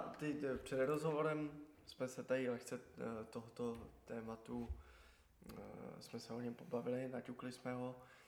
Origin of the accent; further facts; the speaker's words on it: Prague, Czechia; jak jsem vyrůstal u nás na Letné, tak já jsem chodil na základní školu korunovační